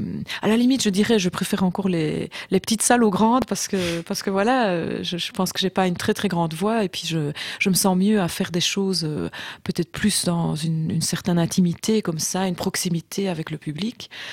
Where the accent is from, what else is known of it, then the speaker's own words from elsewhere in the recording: Malmedy, Wallonia, Belgium; born there; Vous savez, je suis née à Malmedy, une petite ville en Belgique où le carnaval, c'est une très très grande tradition.